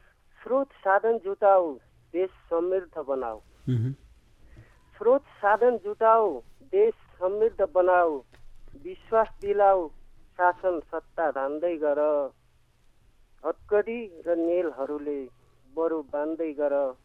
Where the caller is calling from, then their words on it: Sudurpashchim Province, Nepal; हजुर बझाङदेखि हजुर